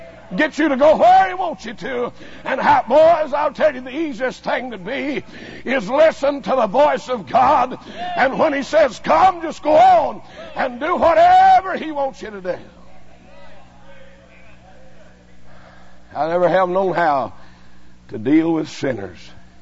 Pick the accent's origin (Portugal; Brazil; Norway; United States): United States; Kentucky; Said, well, I got my driver's license. I said, I'm from Kentucky.